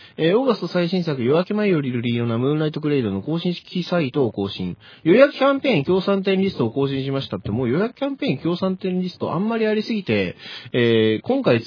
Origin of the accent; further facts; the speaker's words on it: Akishima, Tokyo, Japan; 実家がですね、東京都昭島市というところです。で、立川と八王子の間にあるっていう説明で